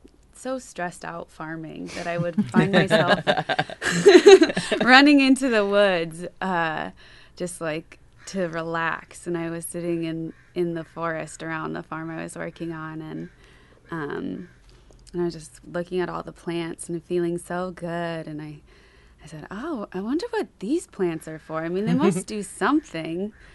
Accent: Astoria, Oregon, United States; Well, I was born in Oregon. I was born up by Mount Hood, Welch's, and I moved to Astoria when I was 8, so I'm a local here.

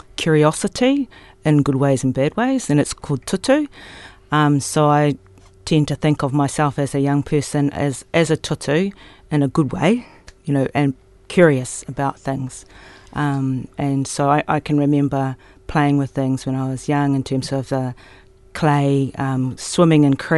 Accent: Auckland, New Zealand; I grew up in Auckland, which is one of the major cities. I went to school there.

